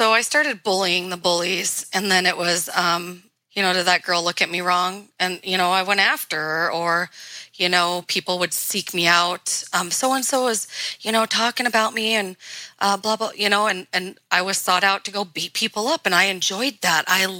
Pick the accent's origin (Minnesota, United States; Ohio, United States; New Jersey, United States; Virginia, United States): Ohio, United States; Cleveland; born there; I have a Wisconsin Social Security number, yet I was born in Cleveland.